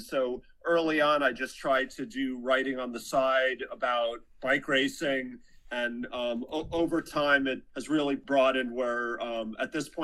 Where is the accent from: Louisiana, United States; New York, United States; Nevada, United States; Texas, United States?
New York, United States; I grew up in the New York suburbs, and in the 70s, when I was a kid, everybody just biked to school. And it was really like a leafy suburban setting.